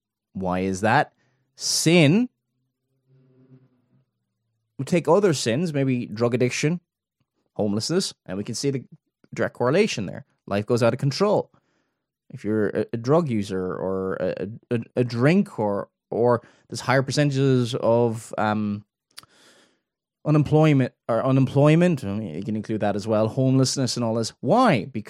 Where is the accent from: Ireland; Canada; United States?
Ireland; Cork, Munster; also born or lived in Dublin; I lived in Dublin before, the capital of the Republic, or I'm originally from Cork